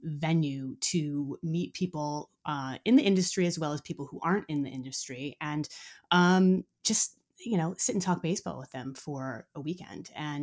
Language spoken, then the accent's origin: English; Arizona, United States; also born or lived in Omaha, Nebraska / Colorado; I was born in Omaha, Nebraska, but my family kind of quickly, I basically kind of grew up in Colorado from, you know, like 4 or 5 years old up until middle school. Mm-hmm. And then from middle school on, I grew up in Arizona, went to college there.